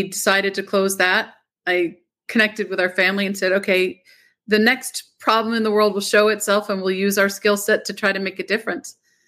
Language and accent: English; Rhode Island, United States; I've always been in Rhode Island, went to school in Boston, worked in New York